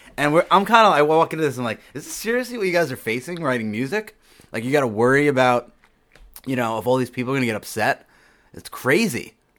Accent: Valley Stream, New York, United States; It's like got 20 minutes from the city, like South Shore.

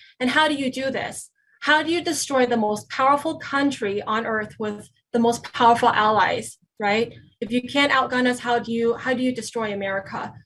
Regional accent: Arkansas, United States; when I was a little girl growing up in Arkansas, actually, I'm a proud American-born citizen here.

